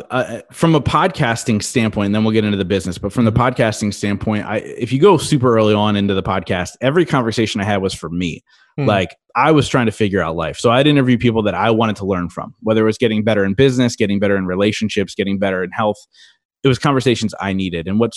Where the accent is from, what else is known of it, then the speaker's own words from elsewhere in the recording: Reading, Pennsylvania, United States; I want to do a live event in my hometown of Reading, Pennsylvania, where there's no airport.